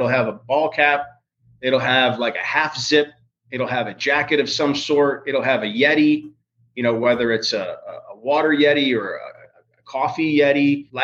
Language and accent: English; Wisconsin, United States; born there; Well, I'm a Packers fan too, but I was born in Wisconsin